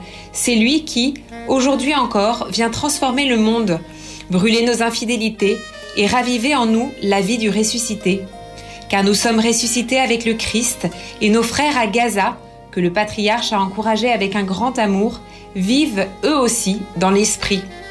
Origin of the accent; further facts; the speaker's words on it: Nigeria; Je viens du Nigeria, d'Afrique, mais ici, pratiquement toutes les langues sont représentées